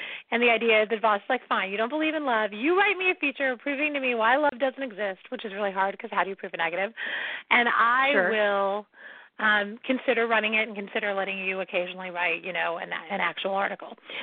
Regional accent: San Diego, California, United States; So it's the San Diego Lightning, and I'm from San Diego.

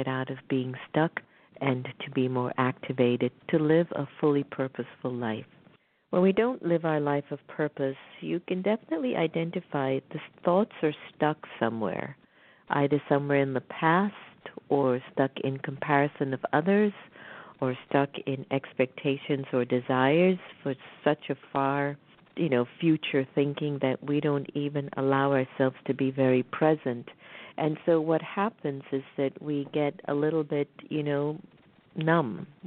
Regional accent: Jamaica; now in United States; a lot of us who are immigrants from other countries, I'm from Jamaica, you're from Haiti.

